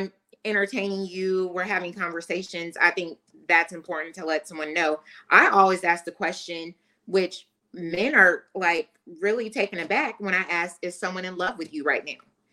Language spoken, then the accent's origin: English; Portland, Oregon, United States; moved away; And this is when I'm originally from Portland, Oregon.